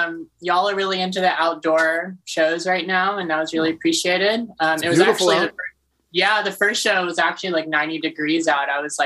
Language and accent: English; Atlanta, Georgia, United States; Yeah, well, you know, I'm born and raised in Atlanta.